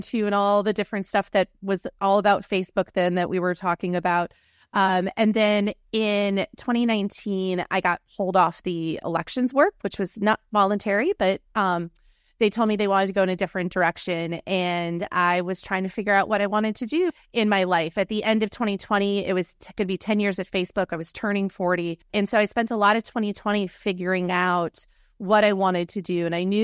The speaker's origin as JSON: {"language": "English", "town": "Green Bay", "region": "Wisconsin", "country": "United States", "moved": "as an adult", "lives_now": "Washington, D.C., United States", "said": "I am originally from Green Bay, Wisconsin. Still a very proud Wisconsinite, but moved out to Washington, D.C. 21 years ago to work in politics."}